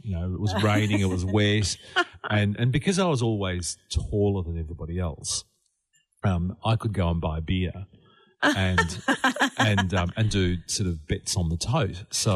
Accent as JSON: {"language": "English", "town": "Footscray", "region": "Victoria", "country": "Australia", "tie": "born or raised there", "said": "when I was a kid, Macca, because I grew up in Footscray"}